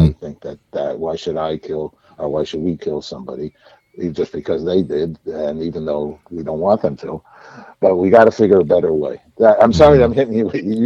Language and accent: English; New York, United States; I'm a New Yorker. I was going to go to BU.